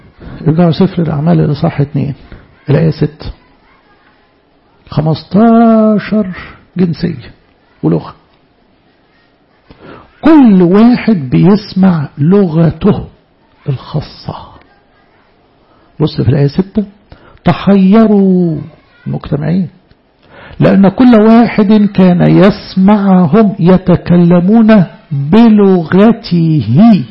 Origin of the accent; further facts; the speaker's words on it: Egypt; احنا كمؤمنين مصريين